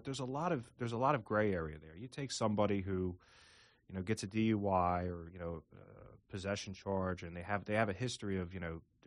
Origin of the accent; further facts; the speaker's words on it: Philadelphia, Pennsylvania, United States; I grew up in Philadelphia all my life. My family's originally from South Philadelphia.